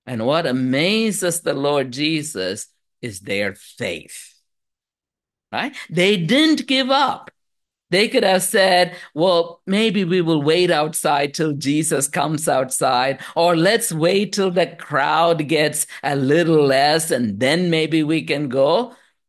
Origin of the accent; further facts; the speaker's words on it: India; born or raised there